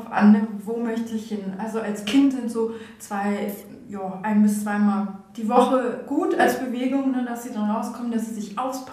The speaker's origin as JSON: {"language": "German", "country": "Germany", "said": "Ich bin ursprünglich aus Deutschland und habe da auf der Aschebahn das Laufen gelernt."}